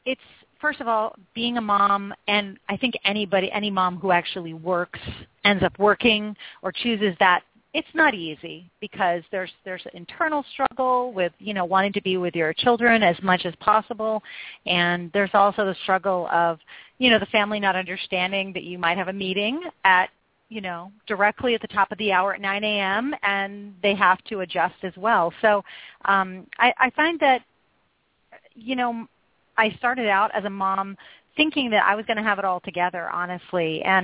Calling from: Seattle, Washington, United States; I'm calling in from Seattle, and it is unusually dry today.

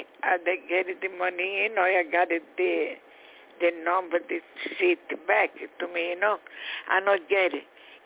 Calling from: New York, United States; English is a second language; Yeah, I call it from New York.

